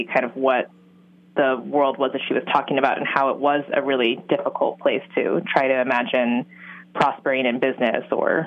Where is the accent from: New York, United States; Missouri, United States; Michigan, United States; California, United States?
California, United States; And we moved around the U.S., but I grew up mostly in California.